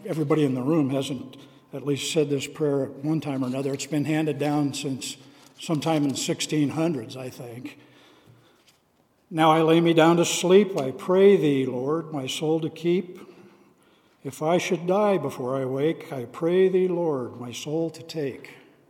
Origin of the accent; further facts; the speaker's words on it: Carbondale, United States; I can remember when my sisters and I were growing up in Carbondale